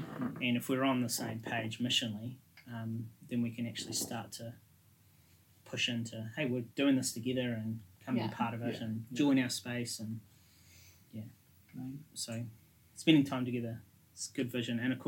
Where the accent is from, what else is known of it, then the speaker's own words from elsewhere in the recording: Christchurch, Canterbury, New Zealand; I grew up in Christchurch, so not known as the most bicultural city in the country.